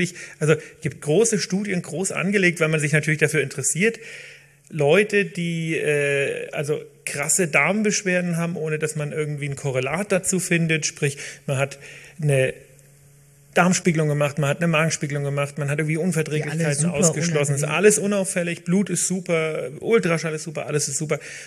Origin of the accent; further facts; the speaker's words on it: Greiz, Thuringia, Germany; Nein, also ich komme aus dem Osten, ich komme aus Thüringen.